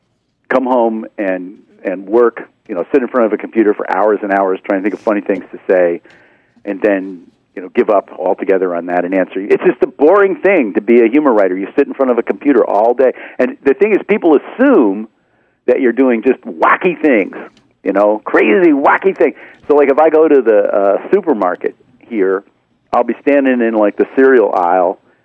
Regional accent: Miami, Florida, United States; I am from Miami.

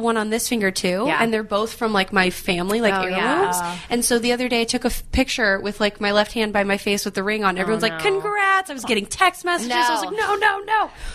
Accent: Texas, United States; now in Los Angeles, United States; And not to mention, we're both from Texas.

